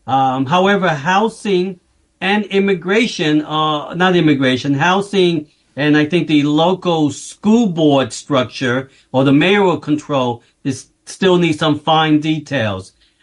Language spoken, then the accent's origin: English; New York City, New York, United States; I've raised my family here, and I want to stay here. I was born and raised in East Harlem, and I think I should stay here for until the end, basically.